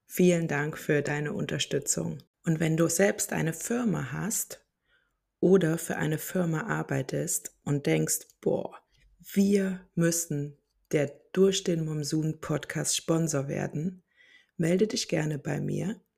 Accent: East Germany, Germany; Da sind bei mir erstmal so auch als Ossi-Kind so 100 Fragezeichen ploppen auf.

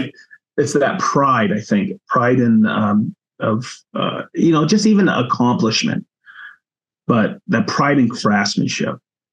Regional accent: Maine, United States; because I grew up in Maine and everybody knew about, you know, how to do woodworking.

